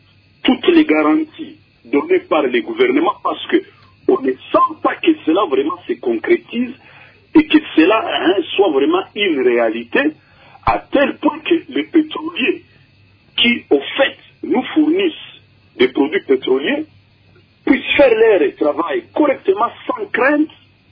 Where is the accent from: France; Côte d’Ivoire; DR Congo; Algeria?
DR Congo; ici chez nous, en RDC